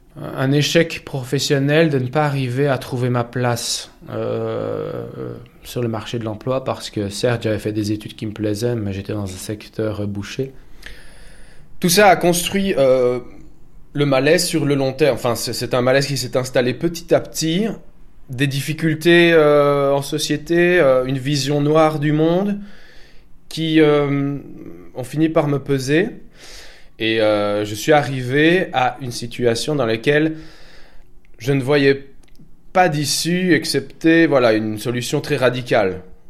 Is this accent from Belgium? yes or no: yes; Belgium; j'ai 35 ans, je suis belge